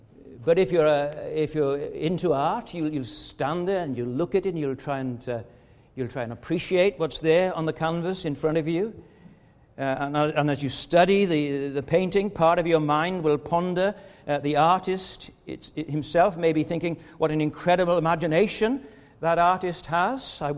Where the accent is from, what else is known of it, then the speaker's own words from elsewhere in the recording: Wales, United Kingdom; born there; I do speak a bit of Welsh, but I was born in Wales, and I'm married to a Welsh-speaking wife with Welsh-speaking children.